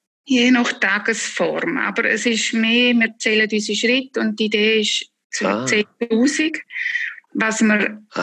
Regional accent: Zurich, Switzerland; born there; Und ich bin in Zürich geboren

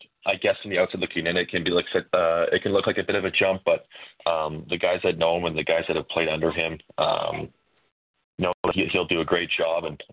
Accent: Nelson, British Columbia, Canada; now in Calgary, Canada; Yeah, I come from Nelson, BC, and I used to always come to Calgary in the summers

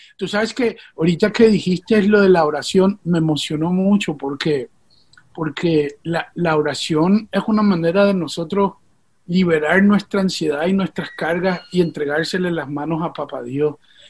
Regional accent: Puerto Rico; also born or lived in Venezuela; Nací en Venezuela, pero me crié en Puerto Rico.

